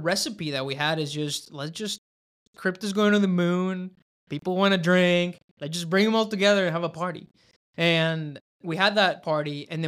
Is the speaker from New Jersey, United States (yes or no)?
no; Austin, Texas, United States; also born or lived in San Antonio / California; finished high school in Austin. So I don't want to say I'm a transplant from California because I was first in Texas and then went to California